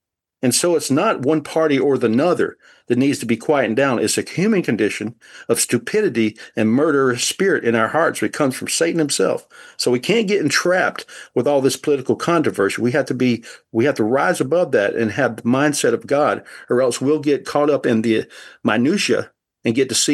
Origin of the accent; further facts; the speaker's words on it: the South, United States; I grew up in the South where there's a lot of discrimination, and I absorbed some of that, not wanting to.